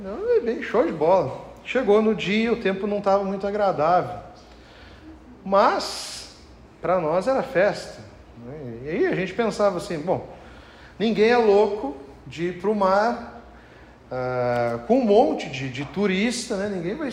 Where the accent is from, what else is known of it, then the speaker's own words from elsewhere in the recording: Brazil; Eu, como um bom brasileiro, escolhi a mais barata que tinha, né?